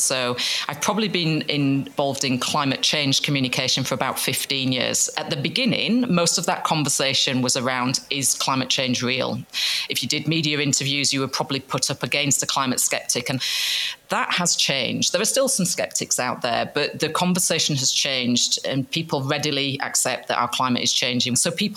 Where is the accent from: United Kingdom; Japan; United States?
United Kingdom; Yorkshire and the Humber; I grew up in Yorkshire on top of the Pennines